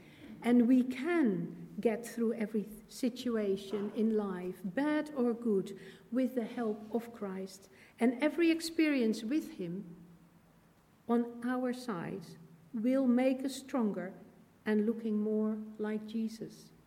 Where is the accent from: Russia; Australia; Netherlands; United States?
Netherlands; English is a second language; it was a time after returning to my hometown in the Netherlands, having spent some time living and working abroad.